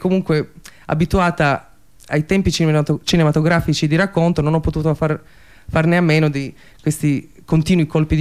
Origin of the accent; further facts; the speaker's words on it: Croatia; Italian is a second language; Io sono croata